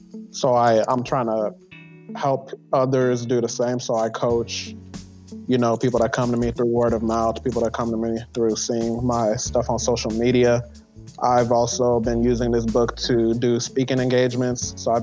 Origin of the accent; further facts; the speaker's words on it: Riverside, California, United States; also born or lived in Inglewood; I was born in Inglewood, California. If anyone out there is familiar with Inglewood, California, it's a really dangerous place with like a lot of gun violence, things of that nature. So I grew up there for about 3 years and then I moved out to a place called Riverside, California.